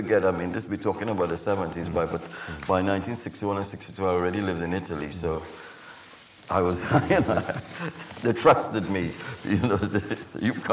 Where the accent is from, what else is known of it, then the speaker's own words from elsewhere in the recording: Trinidad & Tobago; it's something that I've learned growing up in Trinidad, too.